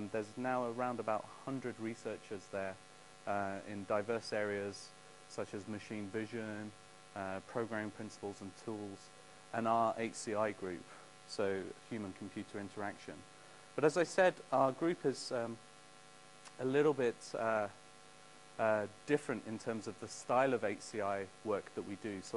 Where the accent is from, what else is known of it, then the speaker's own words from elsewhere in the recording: England, United Kingdom; accent: English; From my accent, you can probably tell I'm from England. But from my name, you can probably tell that I'm from warmer climates, from Iran. That's where my name originates from.